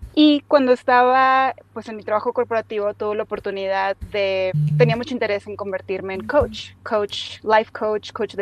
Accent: Mexico; me faltaba ese sentido de aventura con el que crecí en México, cambiando de ciudad a ciudad y escuela a escuela.

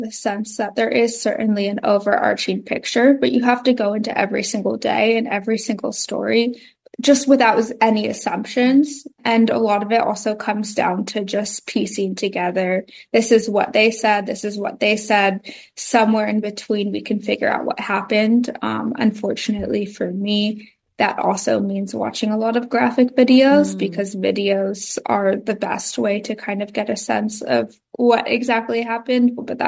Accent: Singapore; also born or lived in United States; now in Jaffa, Israel; So I am a Singaporean American living in, well, technically I live in Yafa, which is a seaside kind of ancient port city close to Tel Aviv.

